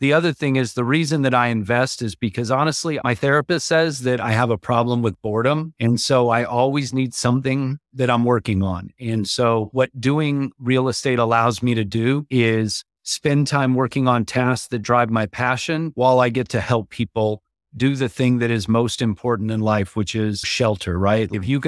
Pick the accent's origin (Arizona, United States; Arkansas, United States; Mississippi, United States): Arizona, United States; Phoenix; I grew up in Phoenix.